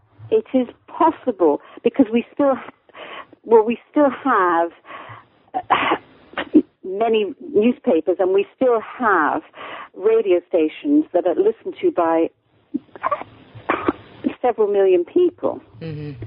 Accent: United Kingdom; also born or lived in United States; I'm born in Britain. I'm born and raised in Britain.

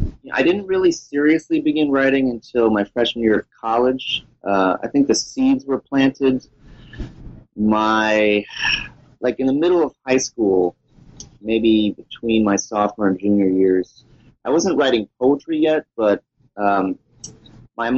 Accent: Manhattan, New York, United States; born there; also born or lived in Bronx; I was born in Manhattan at Beth Israel Hospital.

